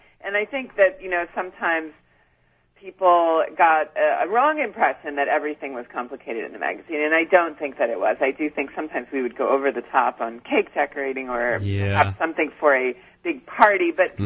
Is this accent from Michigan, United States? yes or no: no; Philadelphia, Pennsylvania, United States; I'm from Philly, so what am I going to say about New Jersey?